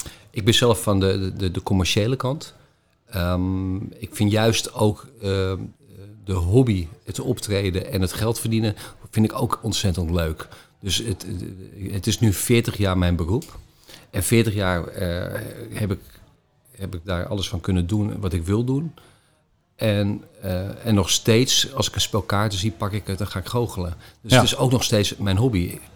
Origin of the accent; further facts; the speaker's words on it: Halfweg, North Holland, Netherlands; Ik kom zelf uit Halfweg